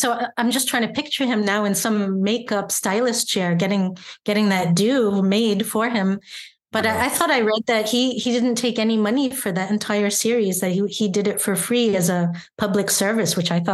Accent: United States; So I'm American and Portuguese. I have two passports

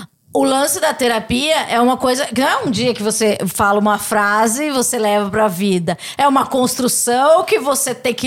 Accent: São Paulo, Brazil; Eu não sou uma pessoa preta, mas eu sou da periferia, eu sou do Capão Redondo.

